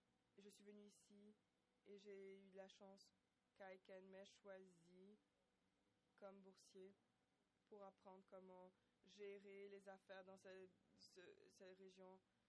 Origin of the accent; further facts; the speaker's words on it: Costa Rica; Je suis du Costa Rica.